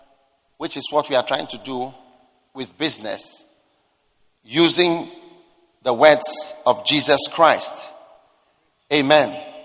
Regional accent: Nigeria; So then, I come from Nigeria, where the population of Lagos alone is more than the population of the whole of Ghana

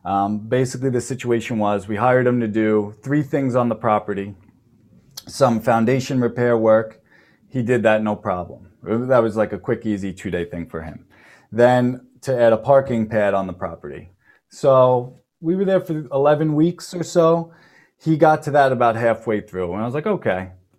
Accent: Long Island, New York, United States; I'm from Long Island, New York. I was born here, raised here

